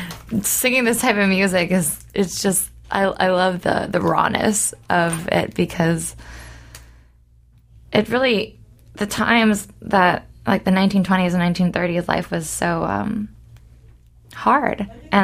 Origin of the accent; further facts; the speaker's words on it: New Orleans, Louisiana, United States; Growing up here, born and raised in New Orleans, there was times, especially in high school, where I was so ready to see the real world